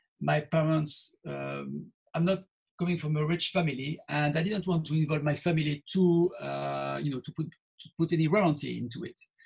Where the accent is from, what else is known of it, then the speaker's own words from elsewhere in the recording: Toulouse, Occitania, France; English is a second language; and I'm from Toulouse. So we are both talking about with the same type of DNA of cuisine.